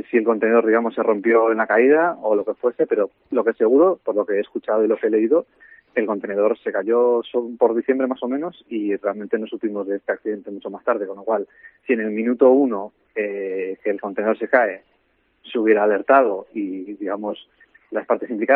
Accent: Vigo, Galicia, Spain; navego toda mi vida desde pequeñito. Yo soy de Vigo y obviamente amo el mar.

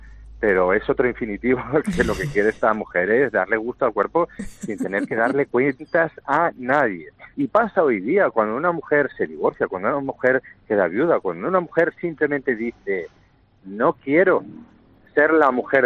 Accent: Almagro, Castilla-La Mancha, Spain; mis padres viven en Puerto Llano, yo me he criado allí en Puerto Llano, me considero de Puerto Llano, y la verdad es que Almagro es como, pues como ir a casa

